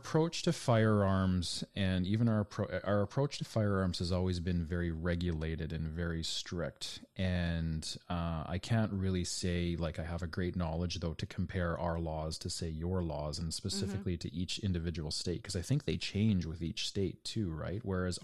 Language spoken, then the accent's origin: English; Canada; for me as a Canadian, you know, to remove my police officer hat or retired police officer hat